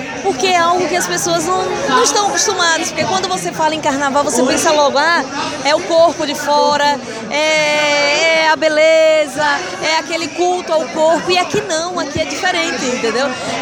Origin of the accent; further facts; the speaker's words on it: Aracaju, Sergipe, Brazil; also born or lived in Recife; now in São Paulo, Brazil; Eu nasci em Recife, mas sempre vivi em Aracaju, Sergipe. E eu tô há 2 anos e meio em São Paulo, mas eu sou nordestina com muito orgulho. Eu visto a camisa mesmo. Eu tenho muito orgulho do meu sotaque, eu não tenho a mínima vergonha.